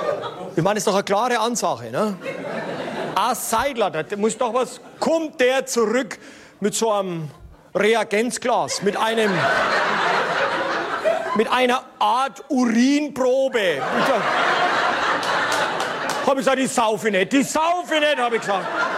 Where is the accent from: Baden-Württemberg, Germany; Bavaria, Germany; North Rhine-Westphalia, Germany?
Bavaria, Germany; Und das kann ich als Franke nicht haben.